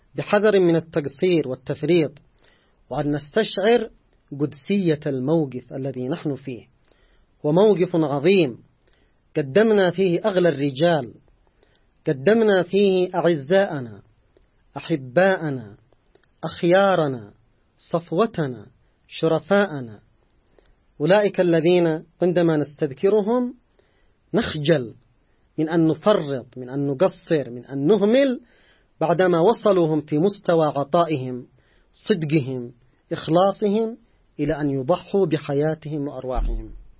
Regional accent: Yemen; نحن كشعب يمني

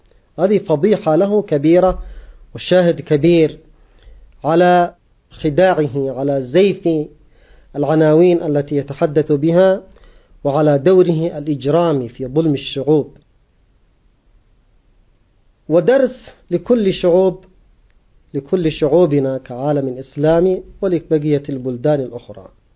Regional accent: Yemen; نحن كشعب يمني نعاني أيضا من العدوان على بلدنا

